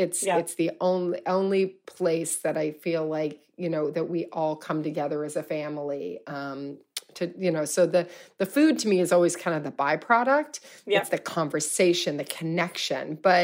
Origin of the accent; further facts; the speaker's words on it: Louisville, Kentucky, United States; You know, I'm from Louisville, Kentucky. So, you know, like there's that sort of very heavy Southern influence on the food that we ate.